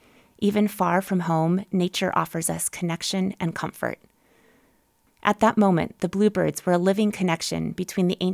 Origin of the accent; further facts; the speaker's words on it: Alabama, United States; the small red birds I love from my home state of Alabama.